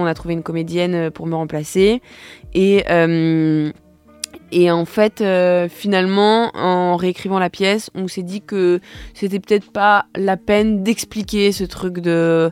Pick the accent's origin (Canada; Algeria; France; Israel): France; Nevers, Bourgogne-Franche-Comté; je viens de Nevers qui est une plus petite ville